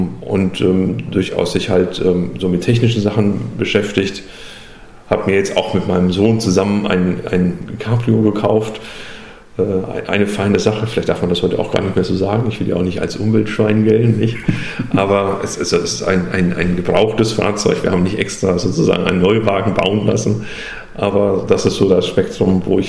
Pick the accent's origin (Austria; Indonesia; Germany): Germany; Bamberg, Bavaria; born there; ganz ursprünglich komme ich aus der schönen Domstadt Bamberg. Also auf jeden Fall wurde ich dort geboren. Aufgewachsen bin ich in einem kleinen Ort knapp daneben. Meine Großeltern hatten da einen landwirtschaftlichen Betrieb